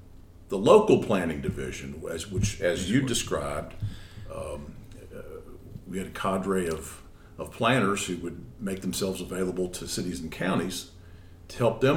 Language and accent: English; Cincinnati, Ohio, United States; I grew up in Cincinnati, but never knew that name.